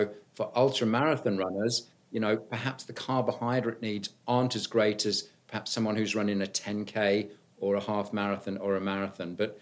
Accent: United Kingdom; also born or lived in New Zealand / United States; I grew up in the United Kingdom. Parents emigrated to New Zealand. Went back to the United Kingdom for my first degree in biology and sports science at Loughborough University.

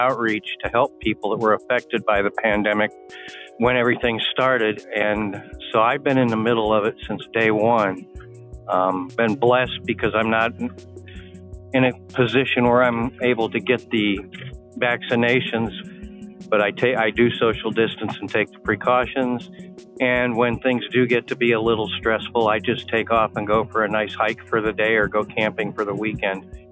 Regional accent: Zephyrhills, Florida, United States; I'm from Zephyr Hills, Florida.

